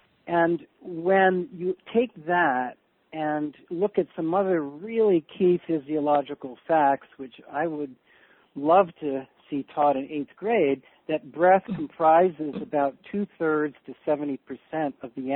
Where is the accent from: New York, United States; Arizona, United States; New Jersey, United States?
New York, United States; I grew up in outside of New York, and I grew up with a father who was slowly dying of emphysema.